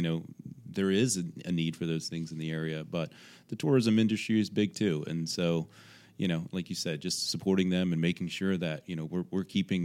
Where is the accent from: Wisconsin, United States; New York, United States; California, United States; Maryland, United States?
Maryland, United States; I grew up in Maryland, so, you know, I can kind of relate to a lot of the Maryland-y